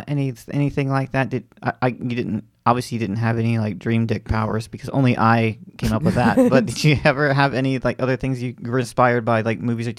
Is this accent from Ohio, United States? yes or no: no; Florida, United States; this is actually a big one because I grew up in Florida